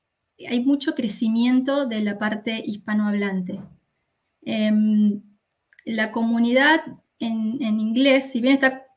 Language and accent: Spanish; Argentina; soy de Argentina.